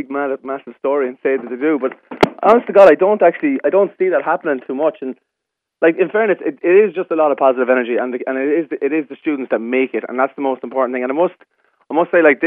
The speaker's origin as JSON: {"language": "English", "region": "County Roscommon", "country": "Ireland", "said": "I'm from Roscommon, so I'm not a native speaker"}